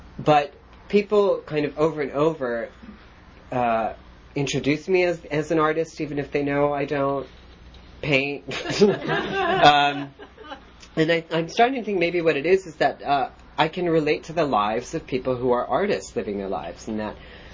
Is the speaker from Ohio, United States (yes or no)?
no; Illinois, United States; He was also from Illinois. I was raised in Illinois, and we had kind of a good connection.